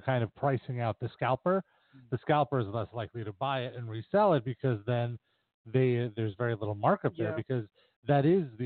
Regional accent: New York City, New York, United States; all the lifetime of branding that the garden has given me as a New Yorker. But, as a practical New Yorker, I always cringe

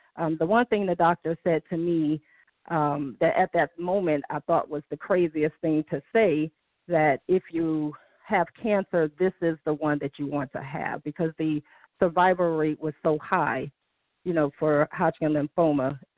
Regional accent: Detroit, Michigan, United States; I'm sorry, I'm from Detroit.

